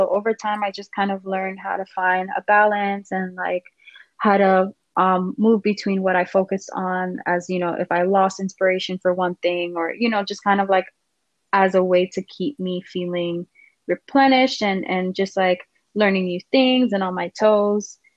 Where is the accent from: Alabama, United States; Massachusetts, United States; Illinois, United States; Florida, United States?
Florida, United States; Miami; I'm from Miami, Florida.